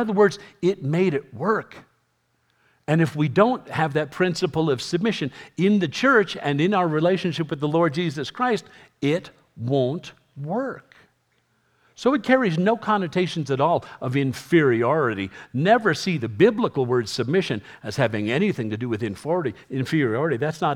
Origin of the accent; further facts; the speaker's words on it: New York City, New York, United States; born there; I was born in New York City, and people say, oh, that must have been really cool.